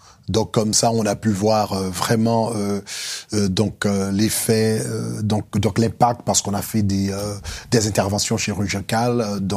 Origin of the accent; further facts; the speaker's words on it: Haiti; Donc, je suis né en Haïti